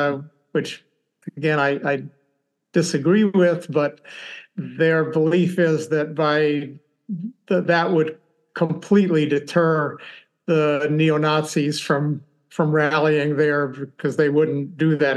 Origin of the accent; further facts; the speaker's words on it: Linz, Upper Austria, Austria; first language German; English is a second language; also born or lived in Braunau; I started speaking English at a very early age, even though German was my first language. I started speaking English before I ever started school. So by the when we moved from Braunau to Linz, then I had to speak English every day.